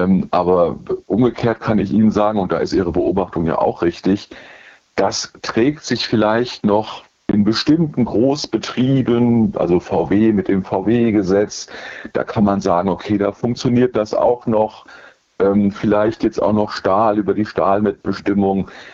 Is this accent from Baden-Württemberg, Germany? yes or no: no; Frankfurt, Hesse, Germany; ich komme aus Frankfurt